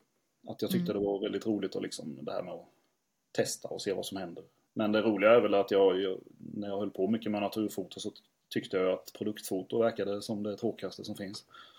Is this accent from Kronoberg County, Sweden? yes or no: yes; Växjö, Kronoberg County, Sweden; och född och uppvuxen i Växjö.